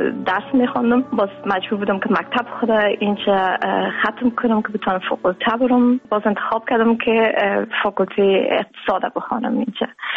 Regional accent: Afghanistan; moved away

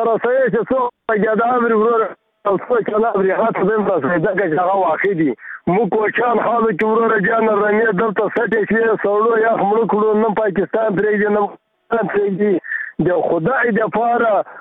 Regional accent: Afghanistan; موږ د افغانستان خلک یو

